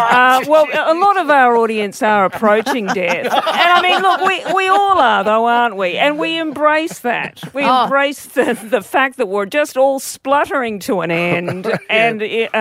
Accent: Western Australia, Australia; My home state.

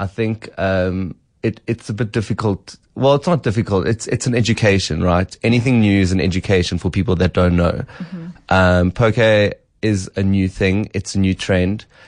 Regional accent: Pretoria, Gauteng, South Africa; now in London, United Kingdom; No, I'm from Pretoria.

